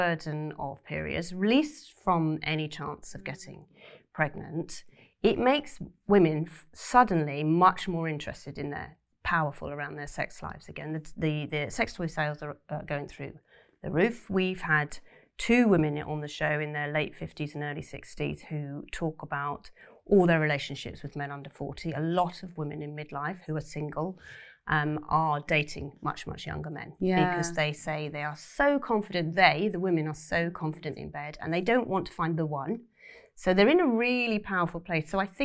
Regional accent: South West England, United Kingdom; know, I come from quite a working class background. I left school at 16. I have no qualifications. And I grew up in Cornwall.

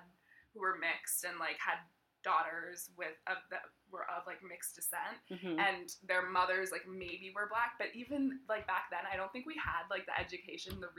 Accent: Brookline, Massachusetts, United States; And I grew up in Brookline, which is very affluent and Jewish and liberal, and it's definitely multicultural, but most of the black kids from my school were bused in, and I grew up in Brookline.

